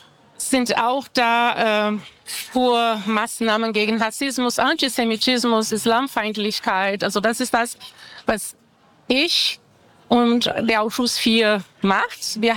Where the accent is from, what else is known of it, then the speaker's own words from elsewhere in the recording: Brazil; Bei uns in Brasilien, wenn ich vergleichen würde, wir haben da andere Faktoren, andere Krisen, Finanzkrise